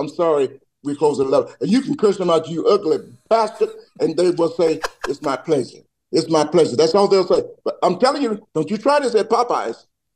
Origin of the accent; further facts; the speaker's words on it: Atlanta, Georgia, United States; And I'm from Atlanta, so that's saying a lot.